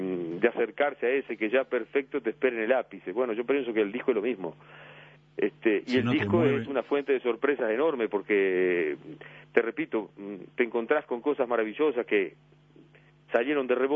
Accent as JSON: {"language": "Spanish", "town": "Fray Bentos", "region": "Río Negro", "country": "Uruguay", "tie": "born or raised there", "said": "a la gente de mi pueblo de Fray Bento"}